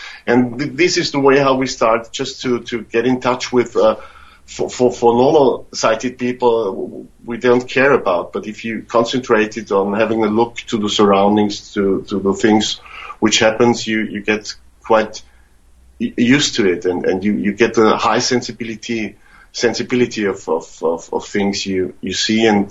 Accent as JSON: {"language": "English", "country": "Austria", "said": "the Special Olympics, which takes place in Austria, in my home country"}